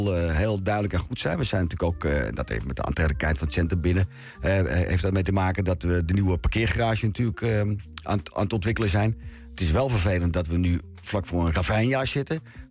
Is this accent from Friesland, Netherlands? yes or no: no; Bussum, North Holland, Netherlands; Ik ben natuurlijk geboren en getogen in Bussum.